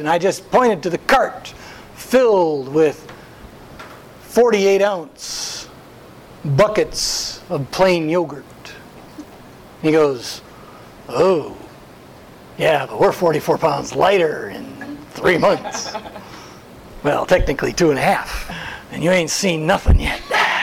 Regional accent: California, United States; Now, I'm from Southern California.

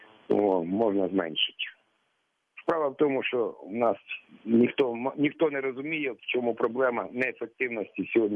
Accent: Chernivtsi Oblast, Ukraine; я з Буковини.

